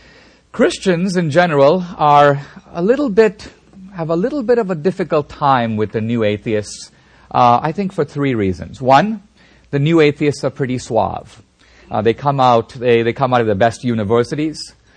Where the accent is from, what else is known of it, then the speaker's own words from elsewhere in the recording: India; I come from India, and I'm actually part of a small Christian minority in India.